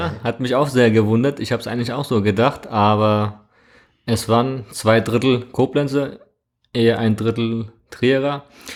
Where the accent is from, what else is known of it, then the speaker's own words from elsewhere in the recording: Trabzon, Trabzon Province, Turkey; Genau, ich bin ursprünglich aus Trabzon, aus der Schwarzmeerküstenstadt in der Türkei, Grenzgebiet Georgien.